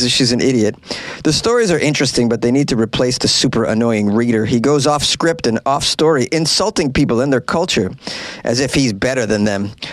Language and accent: English; Boston, Massachusetts, United States; Yeah, I'm public school from Boston, baby. Ain't no eloquence over here, man.